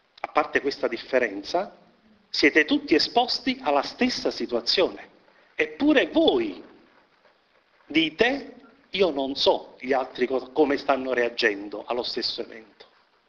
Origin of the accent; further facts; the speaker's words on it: Naples, Campania, Italy; Se l'idea che avete dei napoletani è diversa, sapendo che sono napoletano